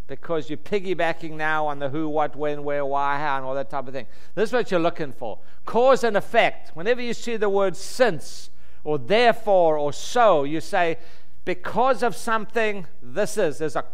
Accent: South Africa; I was raised in South Africa

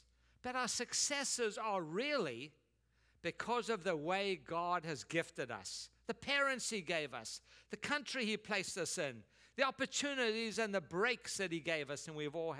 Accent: South Africa; Now, I grew up in South Africa.

